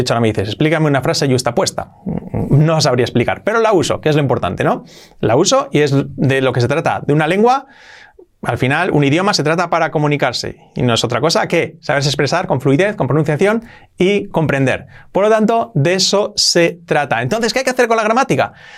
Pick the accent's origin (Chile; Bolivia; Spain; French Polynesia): Spain; northern Spain; Nosotros somos de España. De hecho, somos de un pueblecito de 60 habitantes del norte de España.